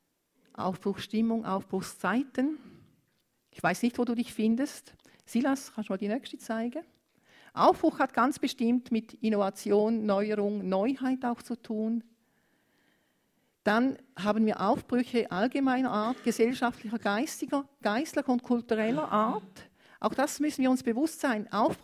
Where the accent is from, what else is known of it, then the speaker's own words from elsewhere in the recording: Romania; German is a second language; ich komme aus Rumänien, ich wollte gleich rumänisch weitermachen, es tut mir leid, ich bleibe bei Deutsch.